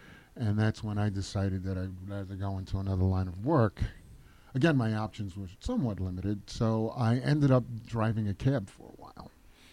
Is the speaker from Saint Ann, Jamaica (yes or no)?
yes; Brownstown, Saint Ann, Jamaica; now in New York, United States; I was born here in New York, but I spent my formative years in Jamaica, Brownstown, St. Anne's Parish, Mon.